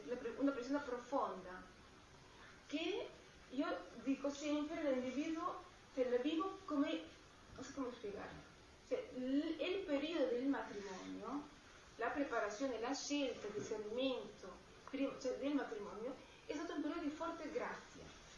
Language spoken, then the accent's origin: Italian; Peru; E io sono dal Perù